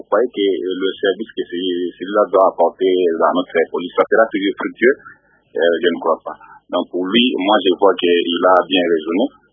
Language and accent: French; Équateur, DR Congo; comme on dit ici chez nous, à l'Équateur, chez les Mongols